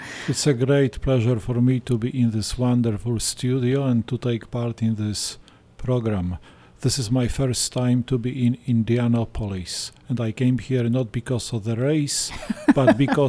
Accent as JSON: {"language": "English", "town": "Toruń", "region": "Kuyavian-Pomeranian Voivodeship", "country": "Poland", "tie": "born there", "second_language": "English", "said": "I was born in Toruń. Toruń is a very famous place, famous for Nicolaus Copernicus. Probably you have heard about him."}